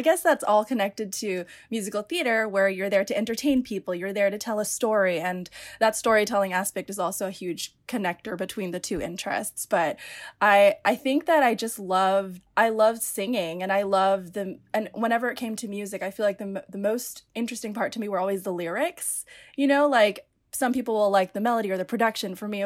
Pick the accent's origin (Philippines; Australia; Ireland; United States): Philippines; And when I'm Filipino. So Filipinos, they don't celebrate sweet 16s. They celebrate debuts, spelled like debut.